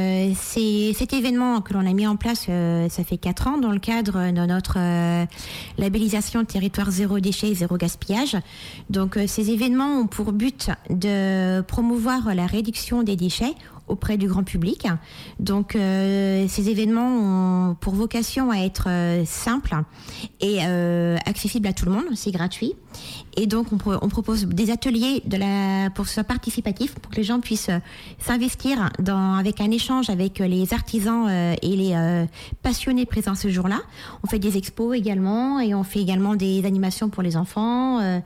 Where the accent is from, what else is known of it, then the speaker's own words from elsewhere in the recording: Pays de la Loire, France; Je suis originaire de l'Anjou. Voilà, j'ai fait mes études à Angers.